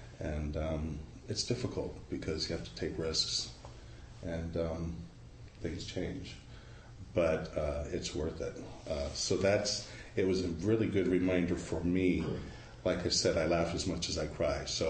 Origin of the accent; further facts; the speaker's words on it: Santa Monica, California, United States; born there; I was born in Santa Monica, by the beach. We lived in Palos Verdes on a house above a cliff above the ocean till I was about 5 years old.